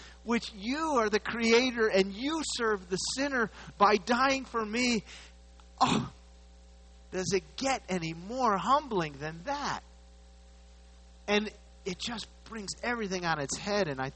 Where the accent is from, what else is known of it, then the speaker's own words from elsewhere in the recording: United States; born there; That I was born in the United States is a sovereign thing of God that was determined by God's plan.